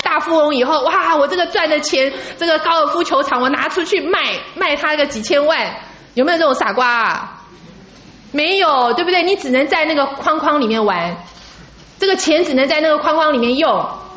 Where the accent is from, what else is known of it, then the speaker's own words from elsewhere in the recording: China; 我们中国人特别讲关系啊，表哥表妹、堂哥堂啊，一大堆啊。